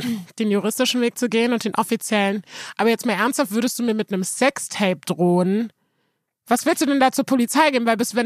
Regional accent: Germany; Ich bin Deutsche, Mann. Wir fahren auf der Autobahn flockige 180 km/h an einem Sonntag.

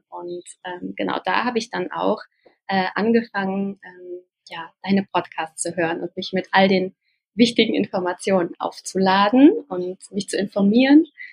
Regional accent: Germany; now in Switzerland; ich bin ja ursprünglich Deutsche, aber lebe schon seit über 15 Jahren in der Schweiz, da ist so meine Homebase in Europa.

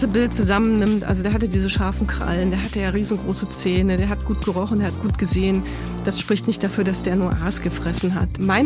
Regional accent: Weimar, Thuringia, Germany; Und bei uns in Weimar, wo ich herkomme, gibt es ganz viel Versteinerungen auf den Feldern

